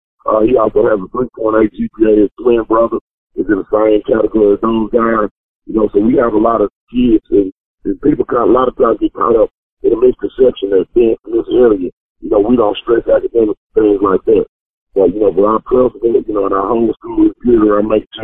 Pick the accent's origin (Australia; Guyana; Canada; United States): United States; Dallas, Texas; Okay, first of all, I'm from the Dallas area.